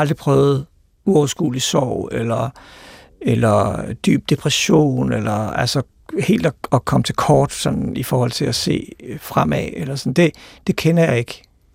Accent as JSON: {"language": "Danish", "town": "Albertslund", "region": "Capital Region of Denmark", "country": "Denmark", "tie": "born or raised there", "said": "Jeg voksede op i Albertslund, Soveby."}